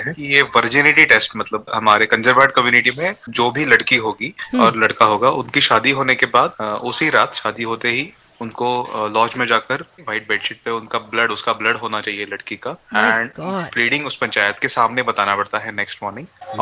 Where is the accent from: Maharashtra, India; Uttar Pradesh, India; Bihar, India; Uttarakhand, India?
Maharashtra, India; Ambernath; मैं मुंबई से हूँ, मुंबई के अंबरनाथ से हूँ